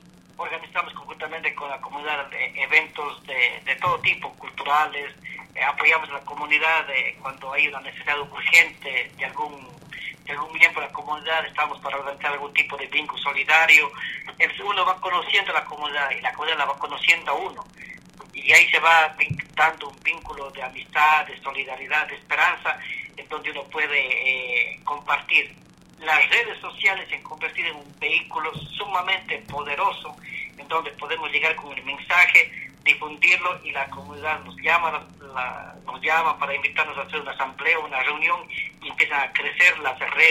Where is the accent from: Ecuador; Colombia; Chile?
Ecuador; now in United States; personalmente yo soy un inmigrante ecuatoriano, que estoy aquí ya con 23 años